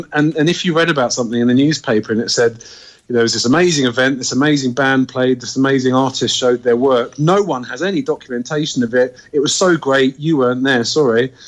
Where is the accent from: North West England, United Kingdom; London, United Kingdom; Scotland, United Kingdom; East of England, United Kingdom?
London, United Kingdom; I grew up in London